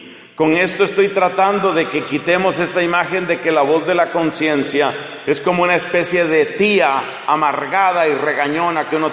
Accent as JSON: {"language": "Spanish", "country": "Colombia", "said": "En mi país, yo soy colombiano"}